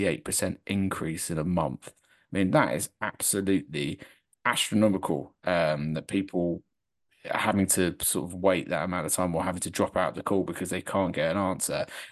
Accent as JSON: {"language": "English", "country": "United Kingdom", "said": "You know, we're British, we're used to queuing, and we'll do it within reason"}